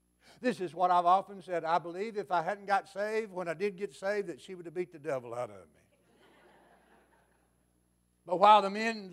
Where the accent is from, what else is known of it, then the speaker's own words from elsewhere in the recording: the South, United States; And I'm from the South, and that terminology is known as Jesus is the guilt, get rid of her.